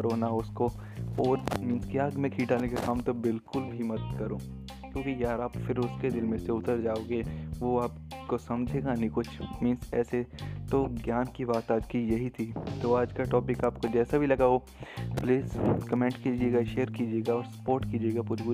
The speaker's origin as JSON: {"language": "Hindi", "region": "Punjab", "country": "India", "first_language": "Punjabi", "second_language": "Hindi", "said": "यार मैं पंजाब से हूँ और पंजाबी मेन है, तो हिंदी में थोड़ा बहुत ऊपर नीचे हो जाता है"}